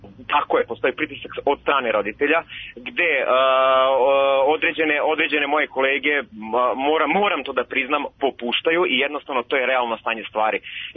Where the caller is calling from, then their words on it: Belgrade, Serbia; je ovdje iz Beograda.